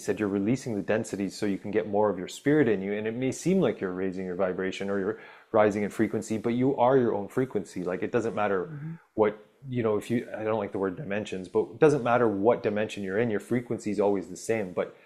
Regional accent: Ontario, Canada; I grew up in Northern Ontario.

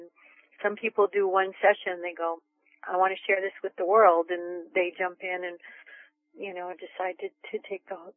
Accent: California, United States; also born or lived in New Jersey; now in New Hampshire, United States; Well, I was born in New Jersey, but spent most of my life in California. And now I'm living on the East Coast in New England and New Hampshire.

